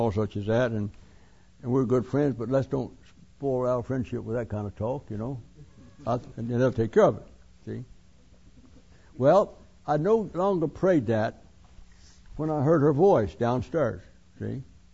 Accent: Alabama, United States; She was from Minnesota. I'm from Alabama. She's a country girl, raised poor. I'm a country boy, raised poor

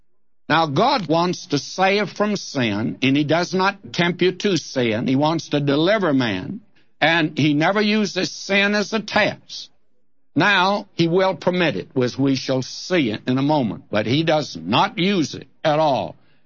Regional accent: Texas, United States; born or raised there

